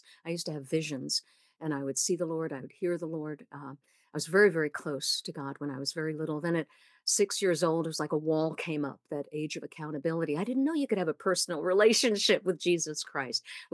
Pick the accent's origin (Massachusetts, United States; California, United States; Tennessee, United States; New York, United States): New York, United States; I grew up in Long Island, New York City.